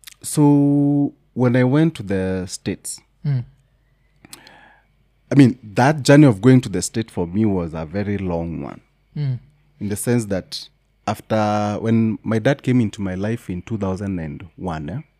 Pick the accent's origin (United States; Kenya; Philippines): Kenya; Meru County; Because me, I grew up in the village. I come from Meru County.